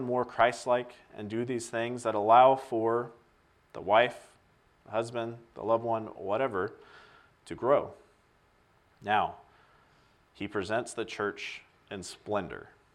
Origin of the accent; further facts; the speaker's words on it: United States; I'm American.